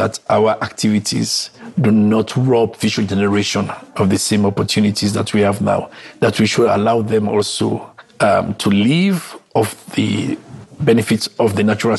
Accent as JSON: {"language": "English", "country": "Sierra Leone", "said": "I mean, I come from Sierra Leone."}